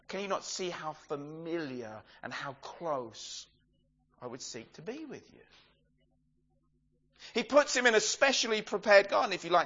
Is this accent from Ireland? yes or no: no; South East England, United Kingdom; now in Suffolk, United Kingdom; I grew up near the South Downs and here we are in Suffolk.